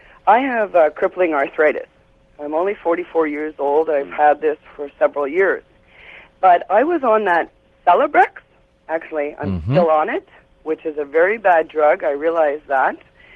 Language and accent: English; Mattawa, Ontario, Canada; from Mattawa, Ontario, Canada.